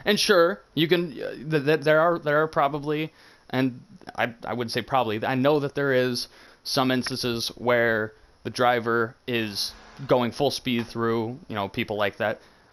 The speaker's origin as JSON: {"language": "English", "region": "Michigan", "country": "United States", "said": "in my home state, Michigan, down in Flint"}